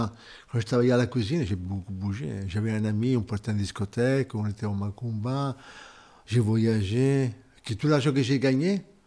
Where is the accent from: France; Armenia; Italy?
Italy; Rome, Lazio; moved away as an adult; Oui, je suis italien. Je suis né en Italie.